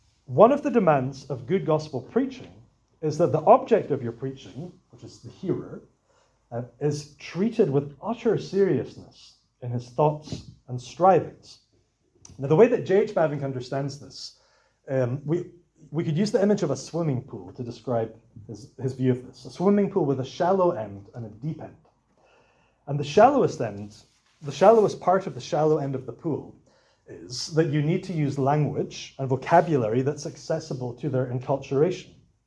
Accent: Scotland, United Kingdom; because as a Scottish person, just to say yes would be really rude.

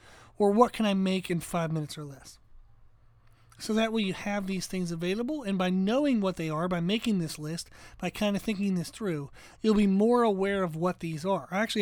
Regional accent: Pennsylvania, United States; born there; I was born in Pennsylvania, so I miss sheets.

